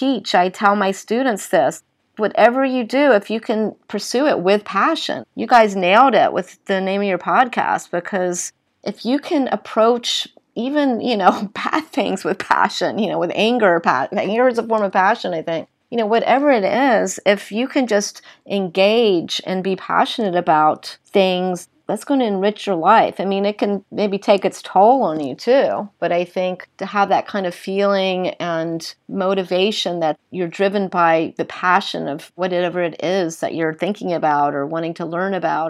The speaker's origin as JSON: {"language": "English", "region": "North Carolina", "country": "United States", "tie": "born or raised there", "said": "All these passions, some of which I had as a young girl growing up in North Carolina, I was literally able to materialize into projects"}